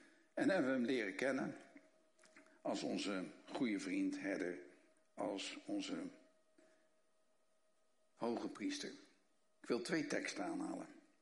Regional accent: Rotterdam, South Holland, Netherlands; Ik kom uit Rotterdam

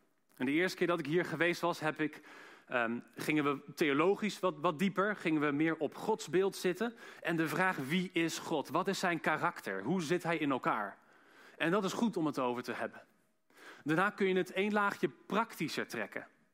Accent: Ede, Gelderland, Netherlands; Ik ben hier samen met mijn vrouw en kinderen. We komen uit Ede.

